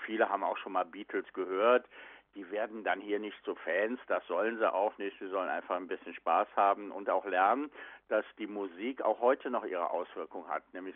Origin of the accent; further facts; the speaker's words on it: Cologne, North Rhine-Westphalia, Germany; ich grüße dich und meine Heimatstadt Köln.